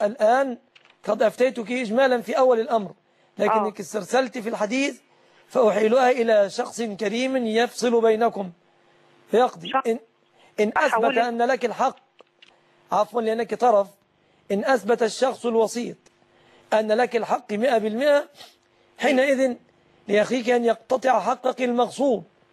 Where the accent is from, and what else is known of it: Egypt